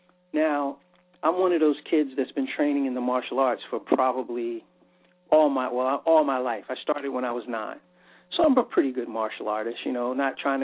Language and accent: English; New York City, New York, United States; I was an inner city kid growing up in New York, spent a lot of time in the Bronx and stuff like that.